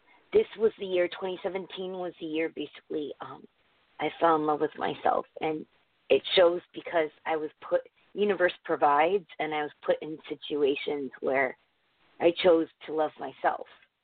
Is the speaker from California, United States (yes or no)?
no; Connecticut, United States; I'm from Connecticut.